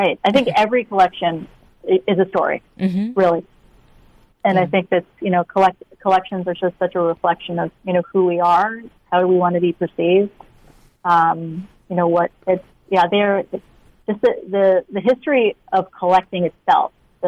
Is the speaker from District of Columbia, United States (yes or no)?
yes; Washington, District of Columbia, United States; I grew up in Washington, D.C., and I had several women in my family who were my mentors.